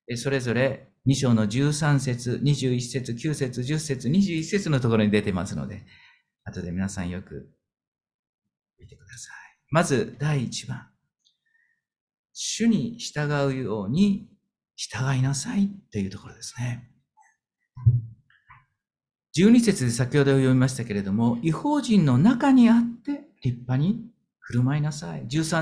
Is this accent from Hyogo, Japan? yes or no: no; Gunma, Japan; born there; 上州人なんですけど、群馬の生まれなんですけど、私は群馬で生まれたことにですね、非常にこのですね、恥じらいをですね、感じながら生きてきた時代がありました。